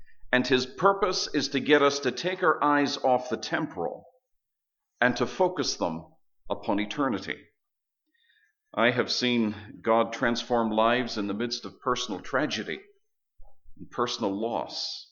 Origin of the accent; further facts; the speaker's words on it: Belfast, Northern Ireland, United Kingdom; I grew up in Belfast, Northern Ireland